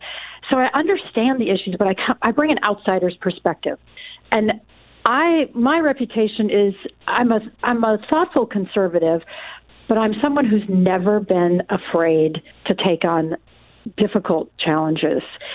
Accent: Williamsburg, Virginia, United States; also born or lived in Wisconsin; now in Oregon, United States; I was born in Wisconsin, raised in Williamsburg, Virginia, which tells you a little bit about why I am a big believer in the Constitution

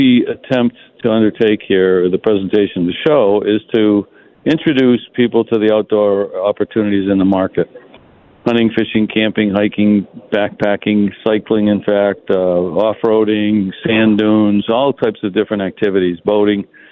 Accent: Maine, United States; I'm from Maine.

